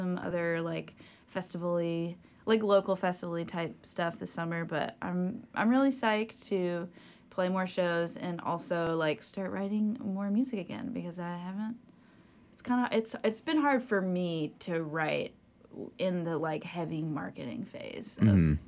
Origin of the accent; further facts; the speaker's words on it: Burlington, North Carolina, United States; I'm from Burlington.